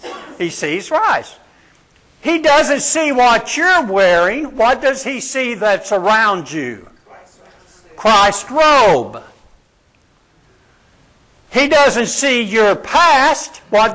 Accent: El Paso, Texas, United States; when I was growing up in El Paso, I had a friend named William.

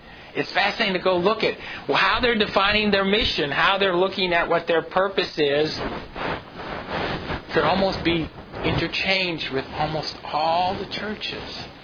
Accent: New Jersey, United States; I was just took a step back in history in my experience of growing up in New Jersey.

